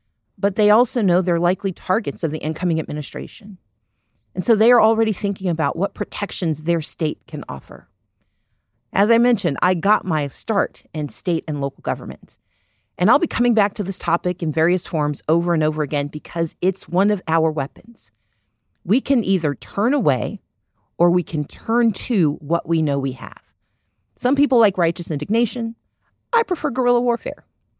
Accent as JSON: {"language": "English", "region": "Mississippi", "country": "United States", "tie": "born or raised there", "also_born_or_lived": "Wisconsin / Georgia", "said": "I was born in Wisconsin, but grew up in Mississippi and then came of age in Georgia, but I claim Mississippi because once you've been there, that's where you are, man."}